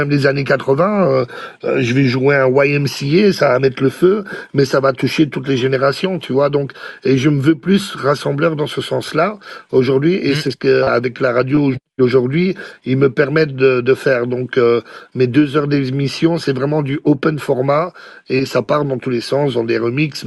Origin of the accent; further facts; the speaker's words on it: Brussels, Brussels-Capital Region, Belgium; je me considère un peu comme franco-belge, plus que belge même si, voilà, je veux dire, je viens de Belgique, de Bruxelles